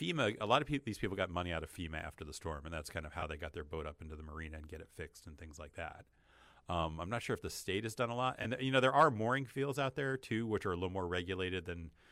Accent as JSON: {"language": "English", "region": "New Jersey", "country": "United States", "tie": "born or raised there", "said": "I grew up in New Jersey and went to a lot of punk shows, so it kind of feels like home to me."}